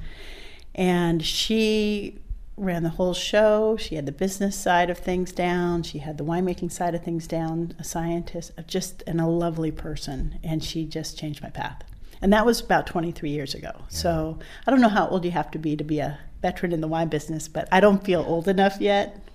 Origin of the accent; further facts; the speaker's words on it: Santa Rosa, California, United States; also born or lived in Italy; Like I said, I'm a local girl born and raised in Santa Rosa, and had gone to Davis, have a biochemistry degree, loved it, moved to Italy for a couple years.